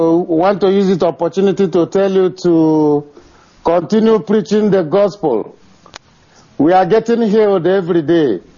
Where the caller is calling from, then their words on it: Israel; I'm calling from Israel. I am the coordinator of Biafran in Israel.